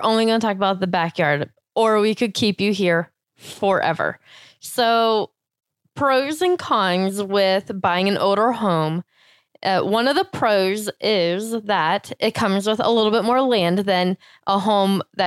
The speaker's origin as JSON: {"language": "English", "region": "Florida", "country": "United States", "tie": "born or raised there", "said": "I grew up in Florida and doing a lot of yard work."}